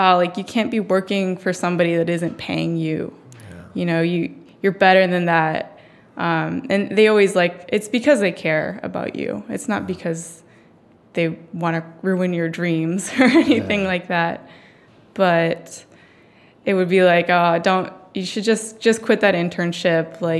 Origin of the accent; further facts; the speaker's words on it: Campbell, California, United States; Well, I grew up in Campbell, California. So that's just, it's kind of a suburb of San Jose, which is south of San Francisco.